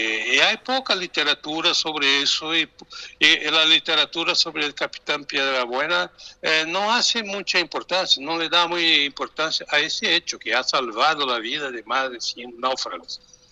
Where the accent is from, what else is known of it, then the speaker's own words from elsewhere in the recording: Londrina, Paraná, Brazil; Spanish is a second language; yo vivo en el sur, en la provincia de Paraná. Mi ciudad es Londrina, estamos a la distancia de 600 kilómetros de Puerto Iguazú.